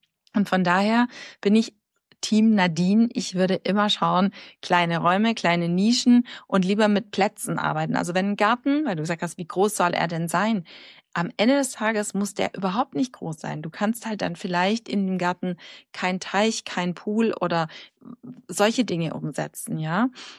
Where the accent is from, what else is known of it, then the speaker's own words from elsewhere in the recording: Bavaria, Germany; born there; ich bin ja in Bayern geboren